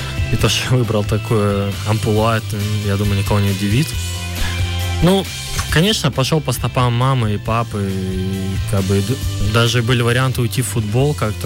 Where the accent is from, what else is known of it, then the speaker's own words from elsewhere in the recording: Chita, Zabaykalsky Krai, Russia; now in Belgorod, Russia; Да, замечательный город Чита, но жаль, оттуда все уезжают.